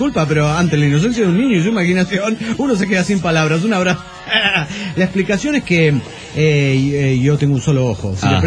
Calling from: Mexico City, Mexico; del DF mexicano.

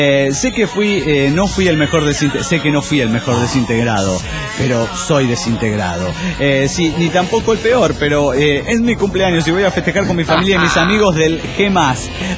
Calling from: Las Toscas, Santa Fe, Argentina; Soy el conquistador de las Toscas Santa Fe.

